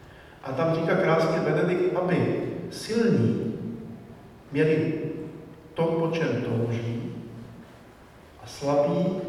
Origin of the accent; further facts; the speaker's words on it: Moravian-Silesian Region, Czechia; bylo řečeno, že jsem tedy ze Slezska, z Těšínska